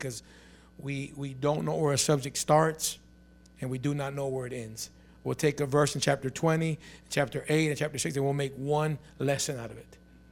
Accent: Mexico; English is a second language; I'm a Mexican from Mexico that don't know English.

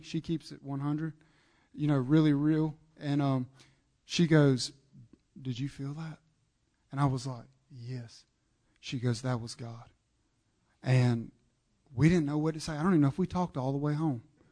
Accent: Alabama, United States; and I'm from Alabama, the Bible Belt, you know, the heart of it.

